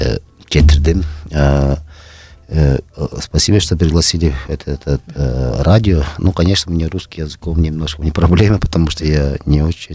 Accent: Tuva, Russia; я сам родился в Республике Тыва, западной в Туве, где горный Тува. Это получается Алтай, там рядом у нас и Хакасия, вот этих местах, Монголия. Я там родился в горных местах, я горный тувинец

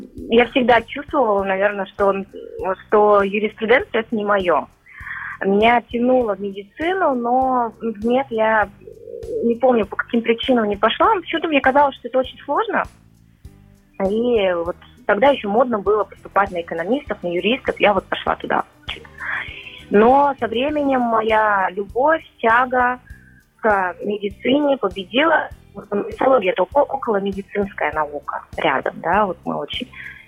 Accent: Petropavlovka, Buryatia, Russia; Родилась, выросла в Петропавловске, закончила первую школу. Петропавловская средняя школа номер один.

